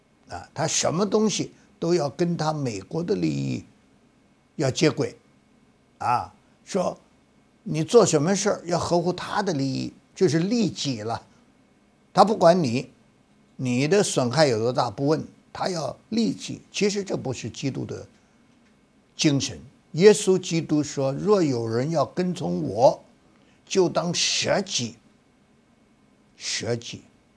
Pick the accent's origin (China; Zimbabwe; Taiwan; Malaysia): China; 能够饶恕人七次，我们中国人是三次就不行，两次可以，三次不行